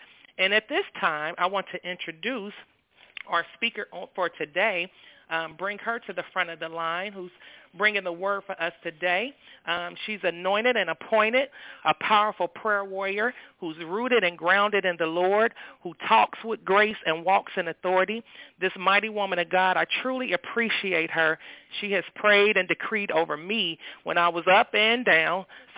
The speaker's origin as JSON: {"language": "English", "town": "Cincinnati", "region": "Ohio", "country": "United States", "said": "I'm from Cincinnati, Ohio."}